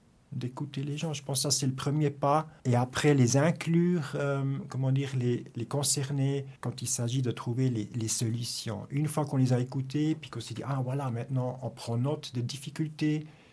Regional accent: Biel/Bienne, Bern, Switzerland; born there; j'ai 50 ans, je suis né à Bienne. J'ai grandi avec mon demi-frère et avec la maman, donc le papa n'était pas là. Et j'ai grandi, on va dire, assez simple et même un peu pauvre.

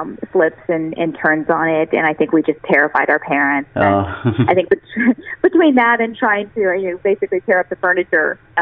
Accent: Oklahoma, United States; I grew up in Oklahoma. My family, we really didn't know anything about the Olympics.

